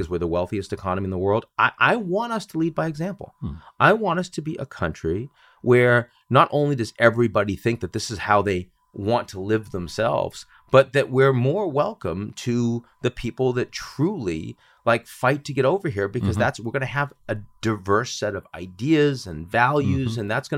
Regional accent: Chelsea, Massachusetts, United States; And I was raised in Boston where her family was. So there was a support mechanism. So the projects in Chelsea, just outside

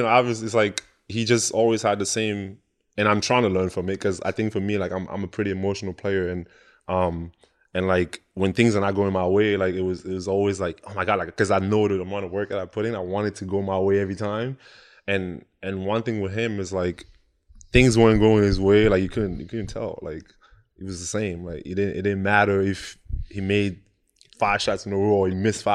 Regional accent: Douala, Littoral, Cameroon; because I'm from Douala in Cameroon.

